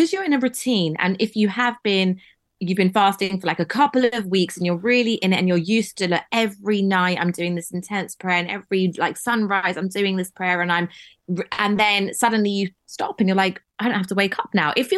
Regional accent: London, United Kingdom; I was born and brought up in London, so it was very, very diverse

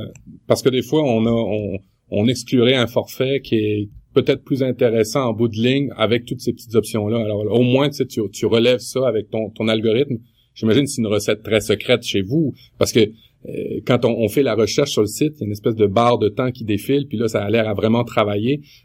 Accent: Canada; Protégez-vous, c'est un guide du consommateur chez nous au Canada pour nous aider à trouver les meilleurs forfaits.

